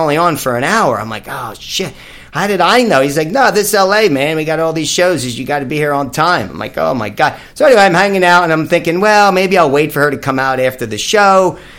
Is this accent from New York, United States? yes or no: yes; New York, United States; I'm a New Yorker guy